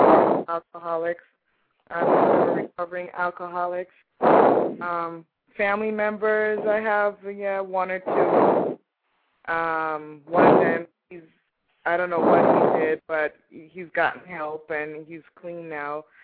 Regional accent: Jamaica; You know, I'm from the Caribbean. In Jamaica, we do something similar.

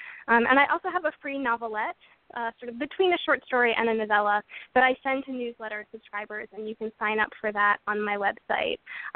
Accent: Massachusetts, United States; I grew up in Massachusetts.

